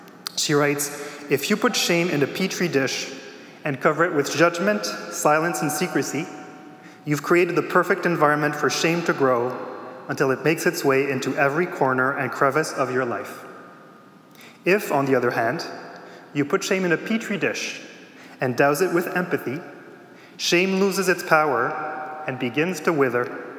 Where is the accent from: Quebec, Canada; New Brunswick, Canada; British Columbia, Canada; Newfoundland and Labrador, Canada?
Quebec, Canada; Joutel; first language French; English is a second language; I grew up in northern Quebec, which is in a small mining town of 800 people called Joutel. My first language is French, and my parents are from Belgium.